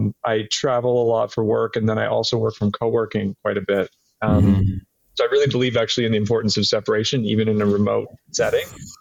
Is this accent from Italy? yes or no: no; Toronto, Ontario, Canada; I grew up in Toronto my whole life